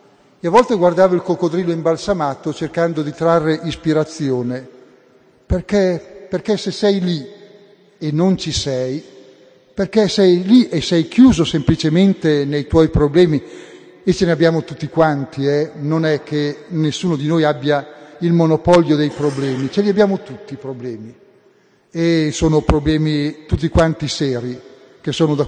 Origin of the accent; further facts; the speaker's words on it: Castelnuovo di Asola, Lombardy, Italy; per tornare al mio paese natale, che era Castelnuovo di Asola, perché ero bimbo